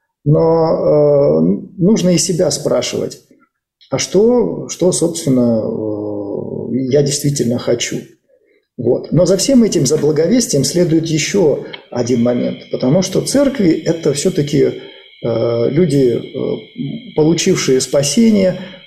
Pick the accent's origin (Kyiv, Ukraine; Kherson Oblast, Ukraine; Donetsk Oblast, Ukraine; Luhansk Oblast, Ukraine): Luhansk Oblast, Ukraine; Krasnyi Luch; Недавно был в моем родном городе Красный Луч